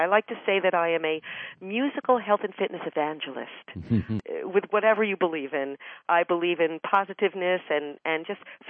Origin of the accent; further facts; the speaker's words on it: New York City, New York, United States; I grew up in New York City, born in 1959